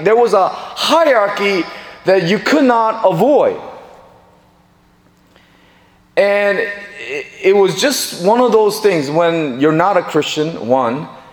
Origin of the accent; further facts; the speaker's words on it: Chicago, Illinois, United States; I told him I was from Chicago